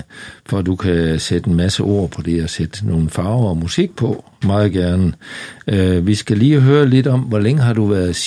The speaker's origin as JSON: {"language": "Danish", "region": "North Denmark Region", "country": "Denmark", "said": "Jeg er nordjyde, så det kan være, at der kan rettes op på det."}